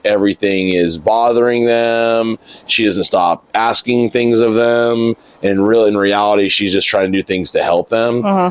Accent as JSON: {"language": "English", "region": "California", "country": "United States", "said": "And you've got a lot of people here in Texas praying for you. And I'm from California originally."}